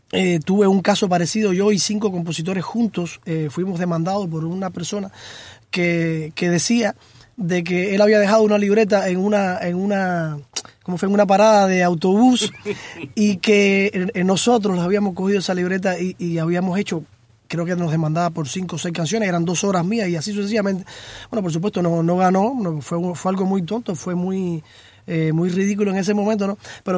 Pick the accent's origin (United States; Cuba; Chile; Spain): Cuba; Yo soy un compositor cubano